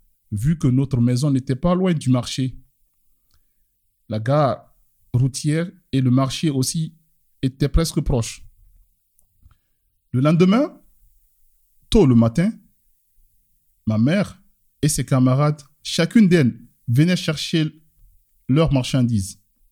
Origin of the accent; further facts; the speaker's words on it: Kamsar, Boké, Guinea; Pendant mon enfance à Kamsar, une ville située au nord de la capitale Conakry, en Guinée, au bord de l'océan Atlantique.